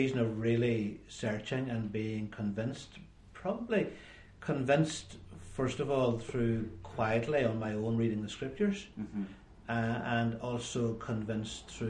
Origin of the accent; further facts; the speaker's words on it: County Donegal, Ireland; Well, I grew up in Donegal. Grew up on a farm in South Donegal, in a very sort of loving, caring, supportive family environment. I'm the eldest of four children.